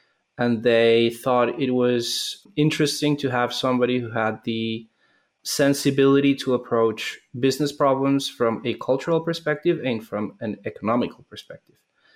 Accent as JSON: {"language": "English", "country": "Colombia", "tie": "born or raised there", "said": "I'm originally Colombian. So I was born in Colombia, born and raised in Colombia."}